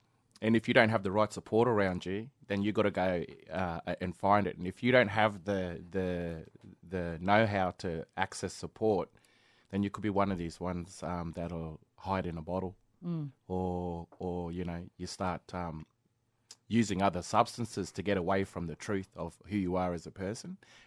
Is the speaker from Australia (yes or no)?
yes; Mackay, Queensland, Australia; also born or lived in Torres Strait; I grew up in Mackay and probably in the Torres Strait as well and a few towns along the coast there, East Coast. I was a bit of a runaround kid growing up.